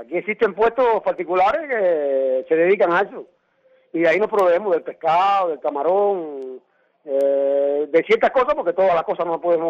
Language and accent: Spanish; Cuba; y más yo que soy cubano.